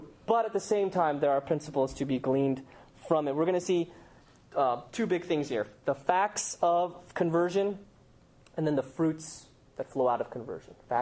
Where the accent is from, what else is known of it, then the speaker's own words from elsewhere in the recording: California, United States; just because we grew up in Orange County, grew up in a church